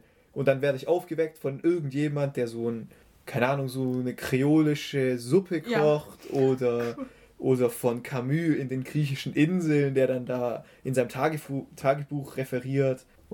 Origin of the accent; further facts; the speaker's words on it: Baden-Württemberg, Germany; ich bin aus der Nähe von Stuttgart und wenn ich heimfahre